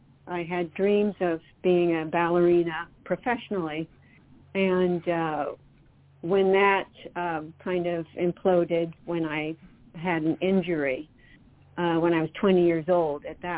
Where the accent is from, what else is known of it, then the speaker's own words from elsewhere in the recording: Oakland, California, United States; now in New York, United States; Yes, I've lived in New York for many years, but I'm native Californian. I was born in Oakland, California, and … was a Latvian World War II refugee.